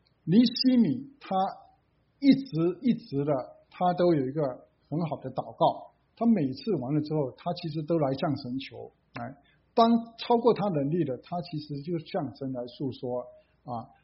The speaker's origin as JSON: {"language": "Chinese", "country": "China", "said": "我们也是有人翻译这个和合本啊，给我们中国人来读。"}